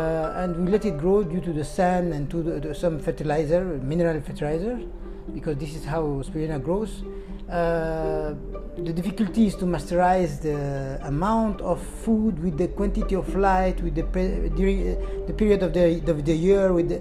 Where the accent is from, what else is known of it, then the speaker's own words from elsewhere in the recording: France; moved away as an adult; now in Malaysia; I'm a French expatriate. I live in Malaysia for a few years now, six, seven years. I grew up in France, then I studied there, and I worked in the Middle East.